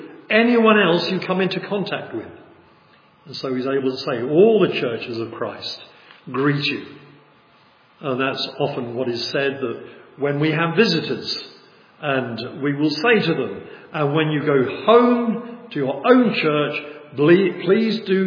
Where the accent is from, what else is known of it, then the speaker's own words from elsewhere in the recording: United Kingdom; But of course, we're all English.